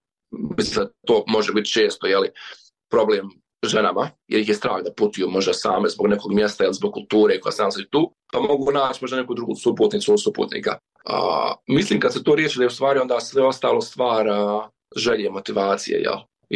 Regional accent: Bosnia & Herzegovina; ja sam iz Bosne i Hercegovine

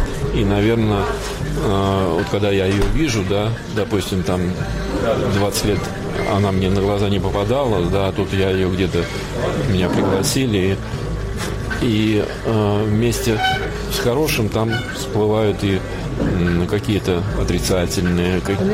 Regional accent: Germany; Как человек практичный, да, как немец, я могу откровенно сказать

